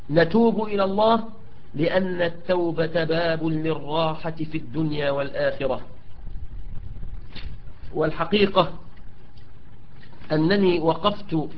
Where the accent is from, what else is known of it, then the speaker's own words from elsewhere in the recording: Egypt; التفحيط ده كلمة خليجية نظيرها عندنا في مصر التخميس.